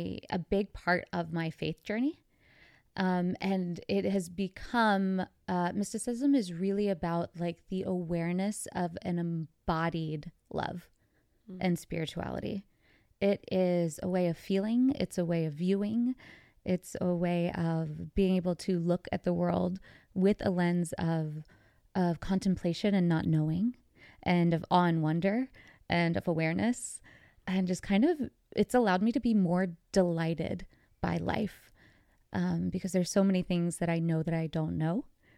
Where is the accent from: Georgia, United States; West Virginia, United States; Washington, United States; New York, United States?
New York, United States; Long Island; born there; I was born actually in Long Island, New York. My parents grew up in New York, and they moved us.